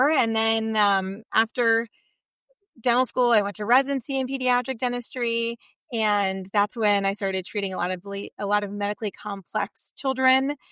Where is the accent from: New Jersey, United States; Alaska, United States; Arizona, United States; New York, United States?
Arizona, United States; and then here I am back home. I was born and raised here in Arizona.